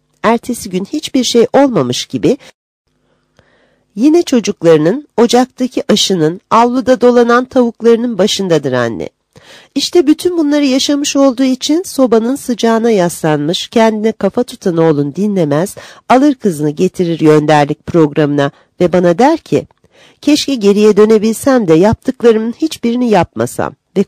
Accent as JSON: {"language": "Turkish", "town": "Tutak", "region": "Ağrı Province", "country": "Turkey", "tie": "born or raised there", "said": "Ben Ağrı Tutak doğumluyum. Doğuda doğdum. Doğuda yetiştim. Bölgeyi, yöreyi bilen bir insanım."}